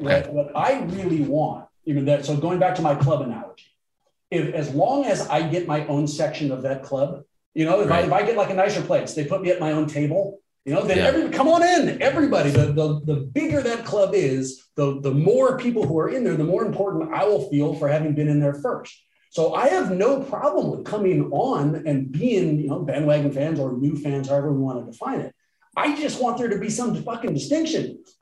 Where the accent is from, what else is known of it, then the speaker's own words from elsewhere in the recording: Oakland, California, United States; I'm born and raised in Oakland. The Warriors have always been here.